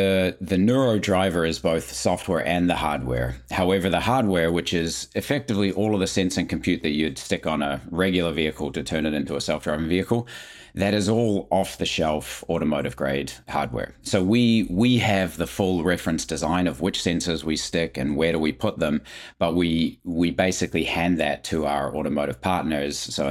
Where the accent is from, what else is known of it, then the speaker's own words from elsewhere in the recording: New Zealand; I'm from New Zealand.